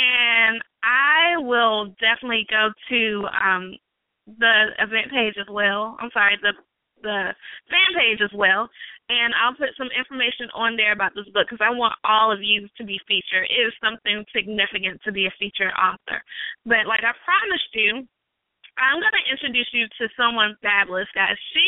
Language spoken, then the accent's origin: English; North Carolina, United States; Y'all know I'm from North Carolina, and I met her in Raleigh